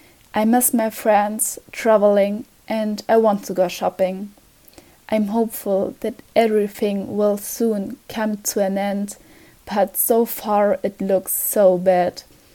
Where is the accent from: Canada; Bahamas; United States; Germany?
Germany; Leipzig, Saxony; English is a second language; 14 years old, and I'm from Leipzig.